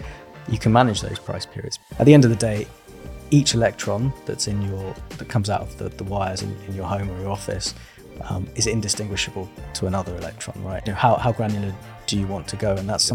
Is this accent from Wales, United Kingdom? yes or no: no; Birmingham, West Midlands, United Kingdom; now in London, United Kingdom; I'm based in London. I'm originally from Birmingham